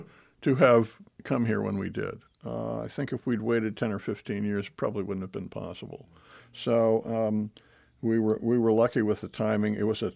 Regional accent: Santa Monica, California, United States; Well, we grew up in Santa Monica on the coast. We were sort of beach kids, really.

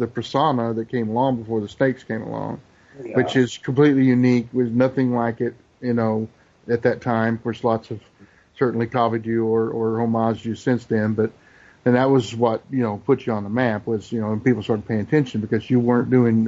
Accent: Texas, United States; I mean, I'm located here, born and raised in North Texas.

